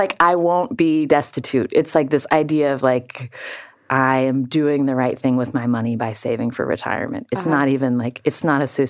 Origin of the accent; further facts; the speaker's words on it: West Virginia, United States; growing up in West Virginia, the daughter of a doctor